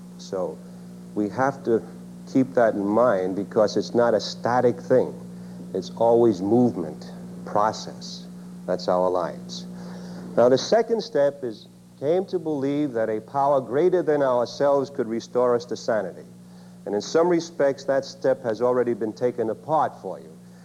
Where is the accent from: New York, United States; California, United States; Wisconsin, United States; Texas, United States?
New York, United States; Brooklyn; And as I told you last evening, I'm from Brooklyn, New York.